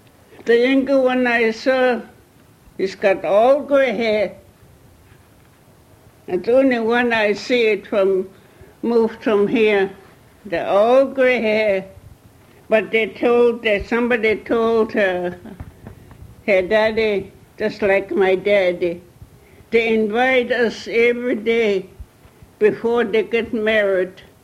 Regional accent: Chilkat, Alaska, United States; born there; I was born in Chilkat, you know, hands on this side.

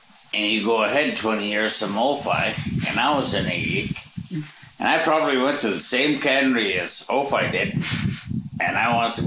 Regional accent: Dillingham, Alaska, United States; I said, "I fish for CWF Eacock. And I'm from Dillingham."

